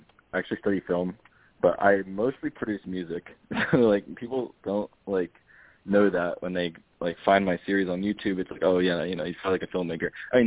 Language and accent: English; New Jersey, United States; now in Philadelphia, United States; right now I'm in Philadelphia. I'm based in Philadelphia, but yeah, I'm from New Jersey.